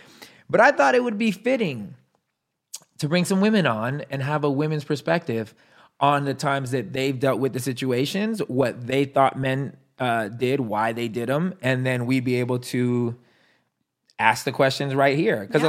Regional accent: France; English is a second language; Excuse my French. I'm from France.

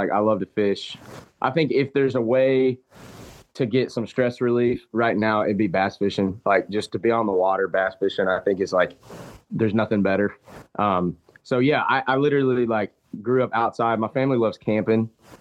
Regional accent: Fayetteville, Georgia, United States; I'm from Fayetteville, Georgia. So we're about an hour south of Atlanta, and born and raised there.

